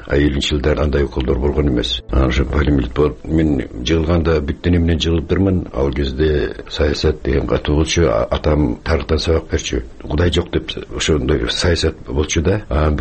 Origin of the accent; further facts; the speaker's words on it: Tokmok, Chuy Region, Kyrgyzstan; Полонезди мен мектепте окуп жүргөндө уккам, ошо Токмок шаарында анда репродуктор бар болчу, радио ырдап турчу.